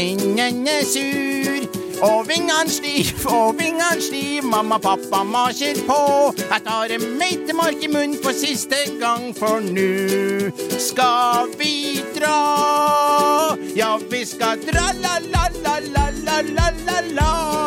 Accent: Trondheim, Trøndelag, Norway; Jeg kommer fra Drabantbyen midt I Trondheim.

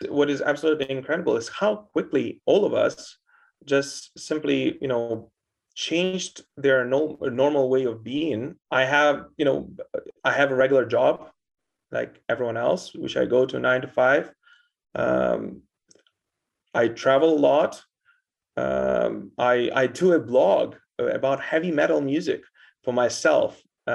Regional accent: Kyiv, Ukraine; English is a second language; I'm from Kyiv myself.

